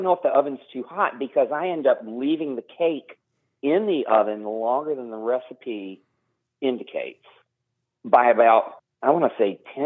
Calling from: Huddleston, Virginia, United States; I'm calling from Huddleston, Virginia.

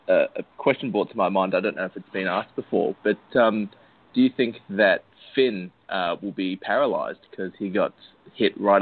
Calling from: Sydney, New South Wales, Australia; Down in Sydney for the weekend away from Melbourne, and it's a bit too hot for my liking.

